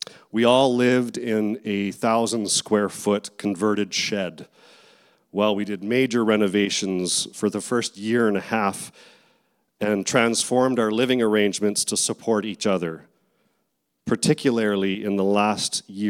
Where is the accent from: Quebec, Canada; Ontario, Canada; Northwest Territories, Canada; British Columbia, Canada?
British Columbia, Canada; Abbotsford; I'm from Abbotsford.